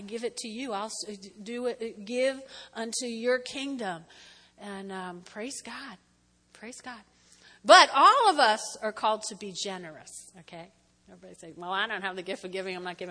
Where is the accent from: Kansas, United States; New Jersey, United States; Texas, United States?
New Jersey, United States; I laugh and say, well, I was from Jersey, that's why.